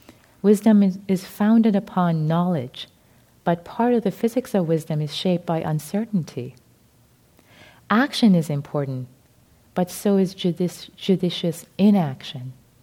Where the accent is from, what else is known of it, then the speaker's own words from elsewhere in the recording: Iran; English is a second language; I was raised in Iran, and large families and extended families are common.